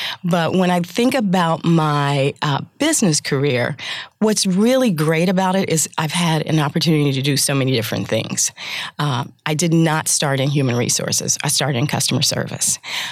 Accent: Indiana, United States; So I grew up in Indiana, which was a great place to be.

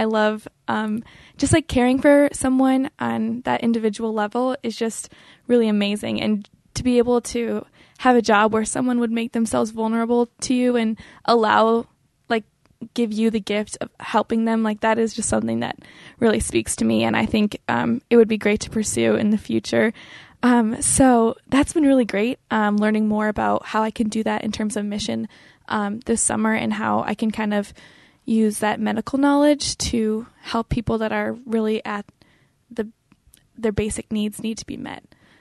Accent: Dublin, Ohio, United States; But I am from Columbus. I grew up in Dublin, and I went to Bishop Watterson High School

